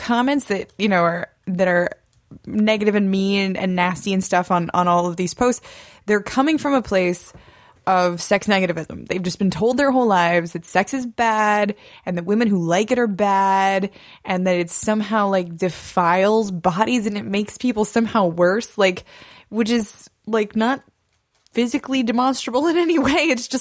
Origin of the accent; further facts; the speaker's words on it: Midwest, United States; just because, like, I'm from the Midwest.